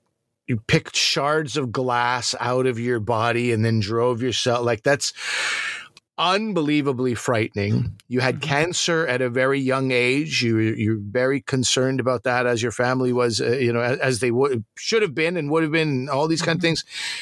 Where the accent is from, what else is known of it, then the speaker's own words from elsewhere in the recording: Montreal, Quebec, Canada; before the CBC, I lived in Montreal. And growing up in Montreal, on the south shore of Montreal, we were, I don't know, maybe 40 minutes from the Vermont border.